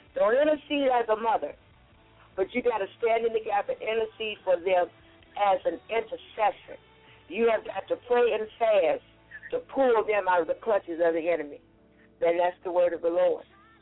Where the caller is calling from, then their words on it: St. Louis, Missouri, United States; From St. Louis.